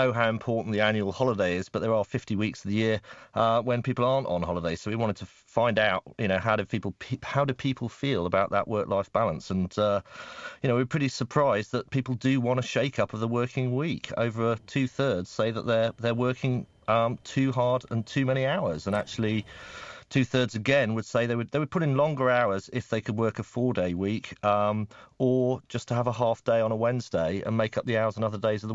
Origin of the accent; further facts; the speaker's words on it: Nottingham, East Midlands, United Kingdom; And I might not sound like it, but I'm actually from the East Midlands. I'm a Nottingham lad, so just down the road.